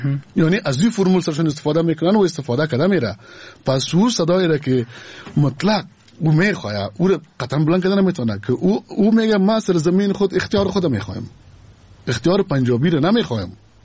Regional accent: Afghanistan; من افغان هستم.

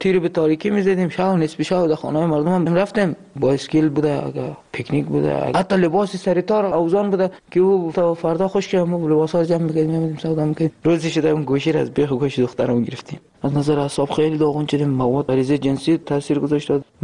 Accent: Afghanistan; moved away; ما الان نزدیک 3 سال نیم همین جنز روزی که از افغانستان آمدیم

